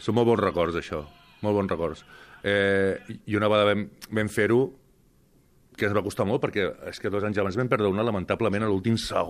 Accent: Reus, Catalonia, Spain; born there; Però soc de Reus de casualitat, aquesta és bona també. Soc de Reus de casualitat perquè els meus pares vivien a Falset.

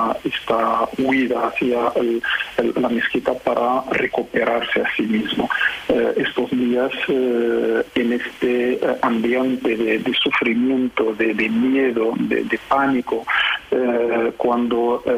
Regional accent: Catalonia, Spain; si realmente nos sentimos todos unidos como ciudadanos, como catalanes, como españoles

